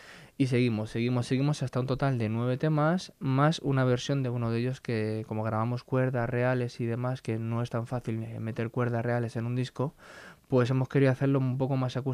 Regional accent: Aspe, Valencian Community, Spain; llegué ayer por la mañana aquí a Alicante, ya a Aspe, mi pueblo

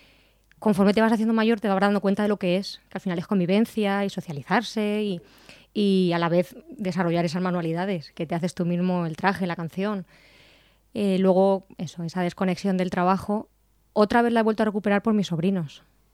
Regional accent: Petrer, Valencian Community, Spain; Petrer, y mi familia de Petrer va a poder venir el sábado a conocer lo que son las tradiciones de mi pueblo

